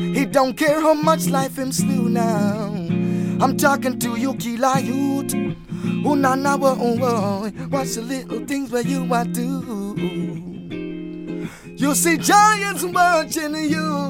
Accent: Kenya; I'm a Kenyan artist.

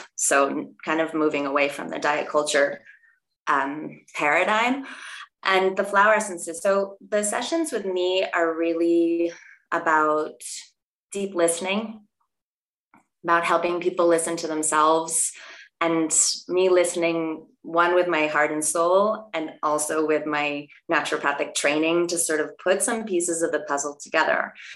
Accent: East Coast, United States; growing up on the East Coast of the United States and being a good girl and getting good grades

